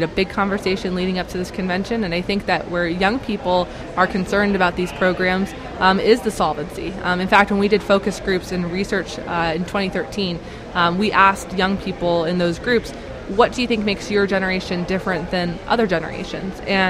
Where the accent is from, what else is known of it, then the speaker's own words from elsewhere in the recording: Pennsylvania, United States; I've had a lot of conversations with friends and family who are, you know, young voters in Pennsylvania, my home state.